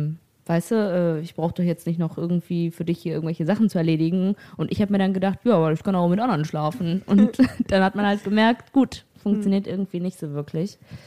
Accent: Germany; Keine Ahnung, ich komme aus Deutschland.

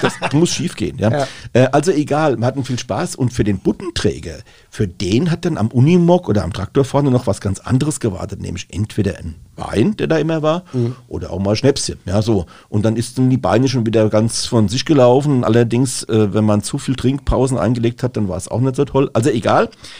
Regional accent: Rhineland-Palatinate, Germany; da hat dann das Vögelchen drüber gepfiffen, sagt man bei uns in Rheinhessen.

